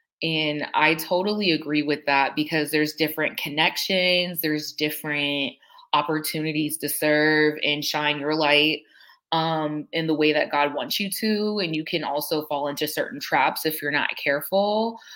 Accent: Ohio, United States; now in Atlanta, United States; I'm originally from Ohio. I'm Atlanta-based now. I crossed in Florida.

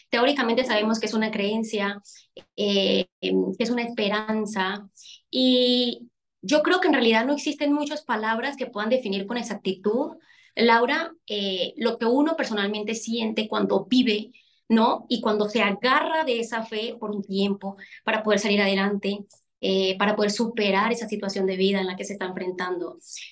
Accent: Venezuela; moved away as an adult; now in Mexico; Soy venezolana exactamente como dijiste. En este momento estoy en México. Ok, tengo 2 años viviendo en México. Me vine para acá como refugiada y aquí estoy.

